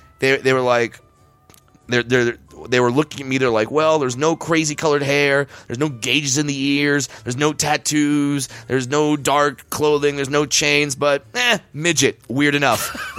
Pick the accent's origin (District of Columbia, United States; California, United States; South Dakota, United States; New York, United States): California, United States; Well, I'm from Orange County, so Orange County, California.